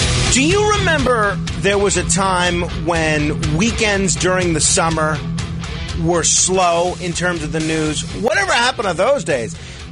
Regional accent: New York, United States; I'm a New Yorker, right? So I have no qualms at all about making my opinion heard on how things should be in New York.

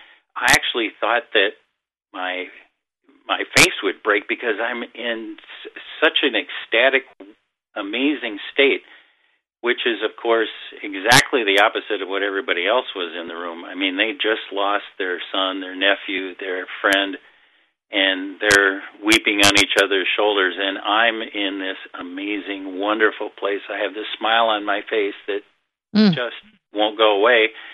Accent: Minnesota, United States; I grew up in a small town in Minnesota, and I grew up in the Presbyterian tradition

